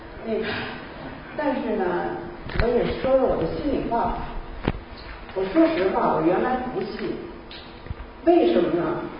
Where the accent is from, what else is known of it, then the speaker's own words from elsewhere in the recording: China; 而且我是中国人，我是爱国的。